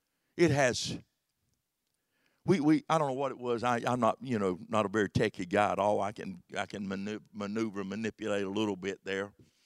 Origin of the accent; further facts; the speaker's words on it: Williamson, United States; When I was raised up in Williamson, I was out there in the world and left the church.